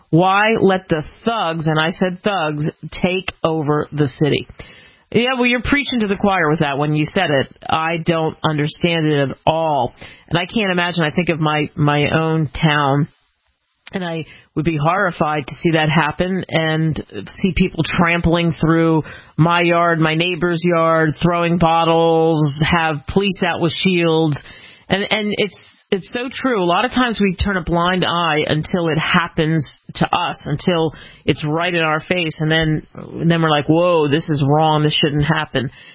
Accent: Maryland, United States; I grew up outside of Baltimore.

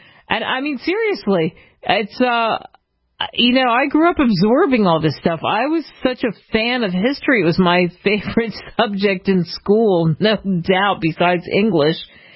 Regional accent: Philadelphia, Pennsylvania, United States; I grew up in Philadelphia. I can't tell you how many times I've seen the Declaration of Independence

